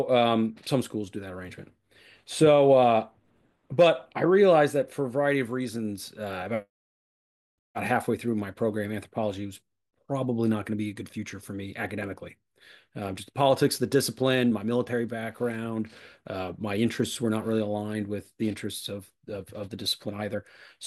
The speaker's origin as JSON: {"language": "English", "town": "Jacksonville", "region": "Florida", "country": "United States", "tie": "born or raised there", "also_born_or_lived": "Tampa", "said": "I'm from Florida. I was actually born in Tampa. I grew up in Jacksonville, and then I spent a lot of time outside of the state."}